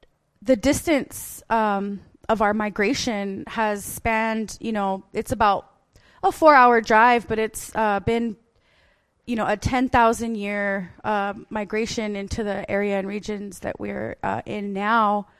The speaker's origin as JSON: {"language": "English", "town": "Jemez Pueblo", "region": "New Mexico", "country": "United States", "said": "I am from the Pueblo of Jemez. In New Mexico, which is, you know, one of the four corner states. I am not of Diné"}